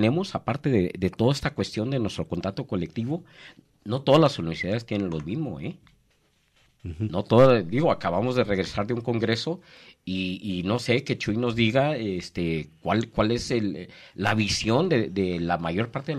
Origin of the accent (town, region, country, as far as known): Mexico